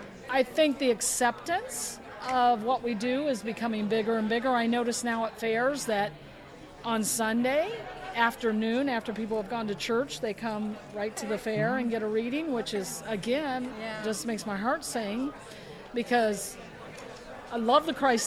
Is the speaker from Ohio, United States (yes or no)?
yes; Ohio, United States; now in Michigan, United States; So we were just friends through school and high school and everything, and I moved up to Michigan from Ohio, and we hadn't seen each other in, I'd say, 27 years maybe